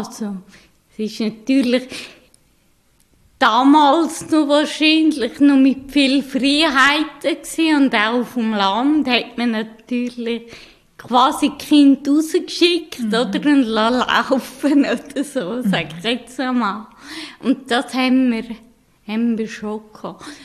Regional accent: Sisikon, Uri, Switzerland; Aber aufgewachsen bin ich eigentlich in Siesigen, also am Urnersee ist das.

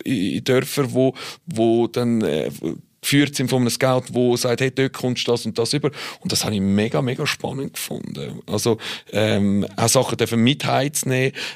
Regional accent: Switzerland; bei uns in der Schweiz

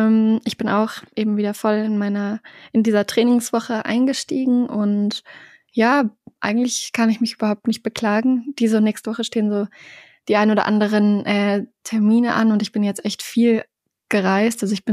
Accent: Duderstadt, Lower Saxony, Germany; Also bei uns zu Hause in Duderstadt war auch wunderschönes Wetter

